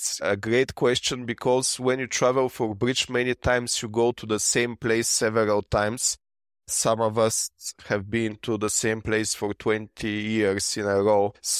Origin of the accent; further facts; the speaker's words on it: Bulgaria; English is a second language; I'm from Bulgaria, and Bulgaria used to be a communistic country